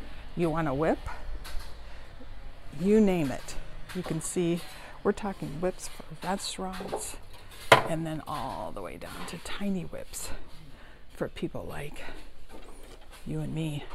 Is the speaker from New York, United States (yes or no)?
no; Minneapolis, Minnesota, United States; I come from Minneapolis, and so we had skyways.